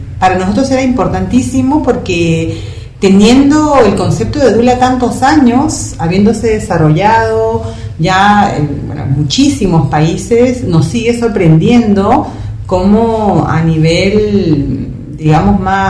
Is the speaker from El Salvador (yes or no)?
no; Peru; now in Mendoza, Argentina; soy peruana, nueva acá en Mendoza